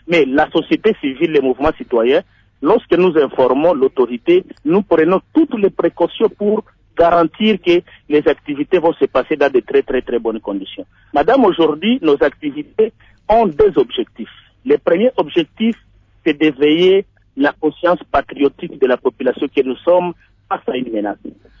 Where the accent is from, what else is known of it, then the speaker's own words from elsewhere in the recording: DR Congo; notre pays